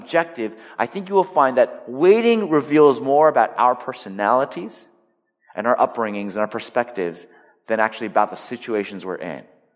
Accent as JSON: {"language": "English", "town": "Los Angeles", "region": "California", "country": "United States", "tie": "born or raised there", "said": "I just think they're jealous that I grew up in Los Angeles."}